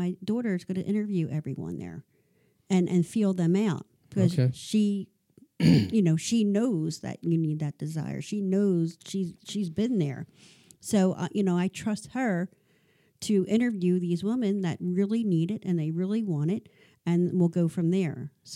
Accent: Ridley Township, Pennsylvania, United States; We're originally from Delaware County, Ridley Township, and we moved here 10 years ago.

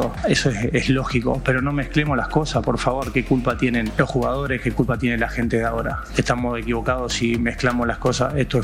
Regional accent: Argentina; nosotros como argentinos tengamos memoria

